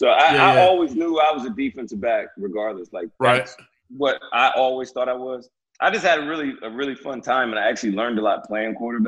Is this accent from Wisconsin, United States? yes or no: no; Prattville, Alabama, United States; So it's for most people that don't know, it's pretty much dead smack in the middle of the state. All right. We're right north of Montgomery